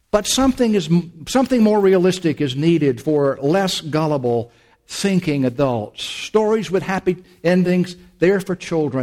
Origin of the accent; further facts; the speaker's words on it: Augusta, Georgia, United States; which, by the way, occurred in my hometown of Augusta, Georgia.